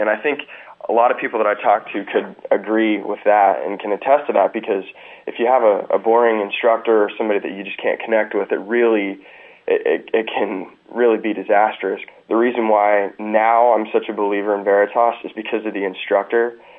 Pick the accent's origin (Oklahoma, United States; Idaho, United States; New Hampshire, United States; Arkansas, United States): Oklahoma, United States; I'm originally from Oklahoma. I went to school in Malibu, California at Pepperdine University.